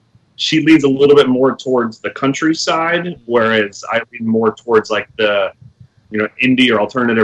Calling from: Orlando, Florida, United States; Sunny Orlando, Florida.

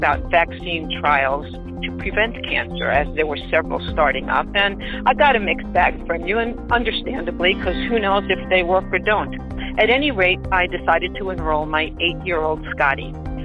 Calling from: Denver, Colorado, United States; I'm calling from Denver, Colorado.

